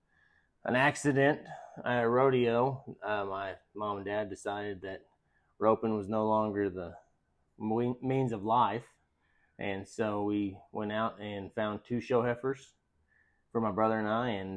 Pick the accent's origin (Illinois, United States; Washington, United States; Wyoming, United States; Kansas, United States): Kansas, United States; St. Francis; now in Texas, United States; I'm originally from St. Francis, Kansas. I'm 38 years old, and I've lived in Texas for over 15 years.